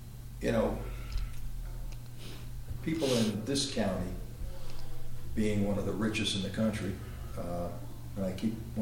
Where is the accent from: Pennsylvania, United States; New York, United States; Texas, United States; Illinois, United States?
New York, United States; New York City; Well, I grew up in Brooklyn, the only hunt there was not the guy you're talking about.